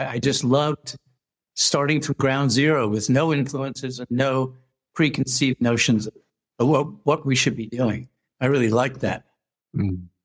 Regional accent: Manhattan, New York, United States; also born or lived in London, United Kingdom; I was born in London, England, and then I was raised in Manhattan.

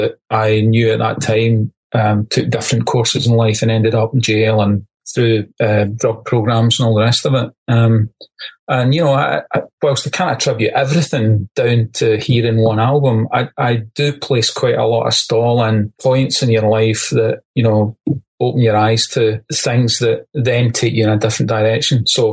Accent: Glasgow, Scotland, United Kingdom; born there; I was born in Glasgow.

